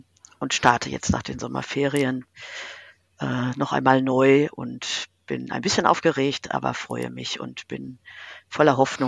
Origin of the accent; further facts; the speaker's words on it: Schalksmühle, North Rhine-Westphalia, Germany; in meinem Heimatort Schalksmühle war das zumindest zu meiner Zeit damals untrennbar miteinander verbunden. Also unser Vater war Pfarrer in Schalksmühle und immer auch schon CVJM-Mitglied